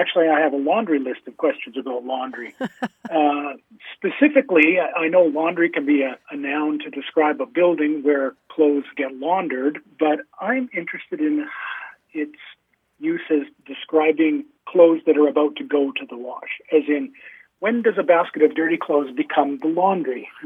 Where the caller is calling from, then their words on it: Calgary, Alberta, Canada; I'm calling you from Calgary, Alberta, in Canada.